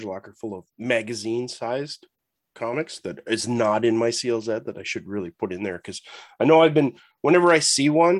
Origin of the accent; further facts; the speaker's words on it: Canada; I just don't think it's that big of a deal because I'm Canadian.